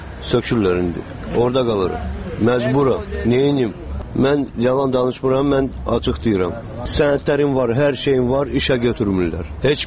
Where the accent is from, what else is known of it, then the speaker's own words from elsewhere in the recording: Baku, Azerbaijan; Bakılıyıq